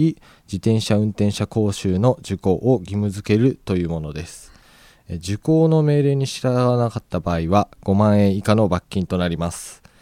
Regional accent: Fujisawa, Kanagawa, Japan; 藤ヶ丘なので、はい、藤沢地区ですか ね。

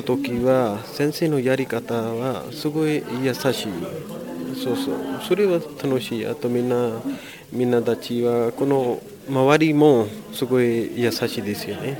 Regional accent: Pakistan; Japanese is a second language; now in Japan; パキスタンから来ました。

